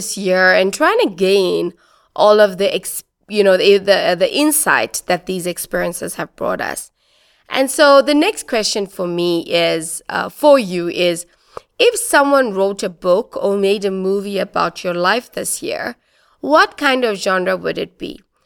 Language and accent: English; India; You know, as an Indian child, loving Bollywood stories is something.